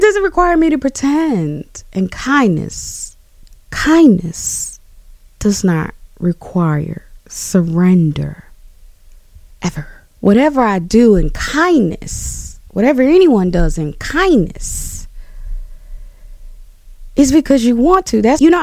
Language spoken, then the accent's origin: English; the South, United States; I'm going to just tell you, growing up in the United States South, it's a lot of bitter, but it's so much sweet, too.